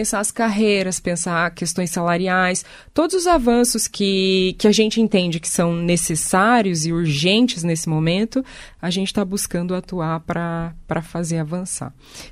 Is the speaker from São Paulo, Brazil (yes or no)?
no; Paraná, Brazil; eu brinco que eu venho do Paraná, né? Aí eu chego lá, eu falo que eu sou do Paraná